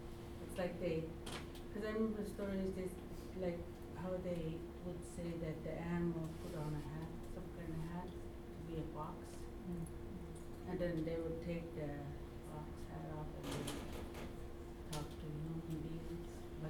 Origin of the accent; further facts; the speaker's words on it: Alaska, United States; because I'm from Alaska too, in my culture